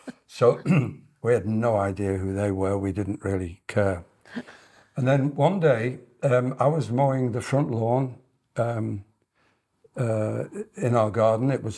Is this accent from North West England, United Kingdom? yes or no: yes; Liverpool, North West England, United Kingdom; I'm originally from Liverpool.